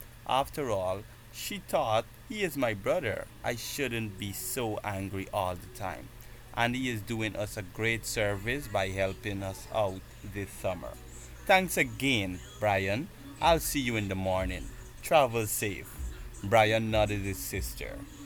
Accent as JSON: {"language": "English", "country": "Guyana", "said": "I'm from Guyana. The capital of Guyana is Georgetown."}